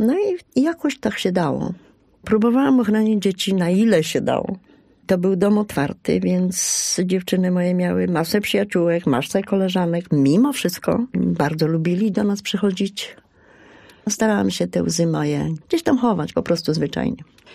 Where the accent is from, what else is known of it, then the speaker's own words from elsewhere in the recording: Poznań, Greater Poland Voivodeship, Poland; moved away as an adult; now in Opole Voivodeship, Poland; Jesteśmy z Poznania, spod Poznania, czyli z Wielkopolski. I tu długo nie umiałam się zadomowić.